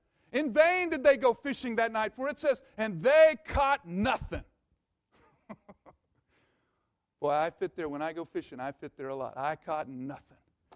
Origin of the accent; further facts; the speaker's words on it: Missouri, United States; Well, I'm from Missouri. You know, we're a little bit warmer water here.